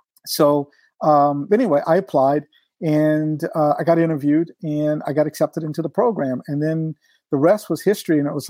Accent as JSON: {"language": "English", "region": "North Carolina", "country": "United States", "said": "And even though I'm from North Carolina and spices, you know, the spice was salt and pepper."}